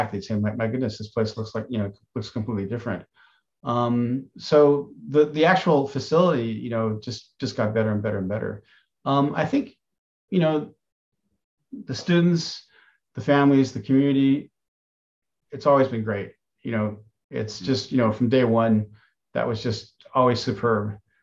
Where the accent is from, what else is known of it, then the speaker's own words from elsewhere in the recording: California, United States; You know, growing up in California, in Marin County, it was in its own way a good place and a good time.